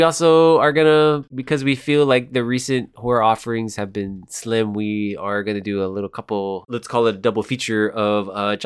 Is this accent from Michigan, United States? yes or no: no; Texas, United States; Yeah, I'm from Texas.